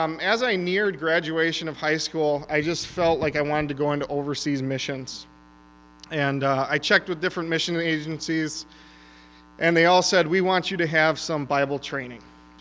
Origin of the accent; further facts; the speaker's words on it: Wisconsin, United States; being born and raised in Wisconsin, we like nature and wildlife, and I do some hunting and stuff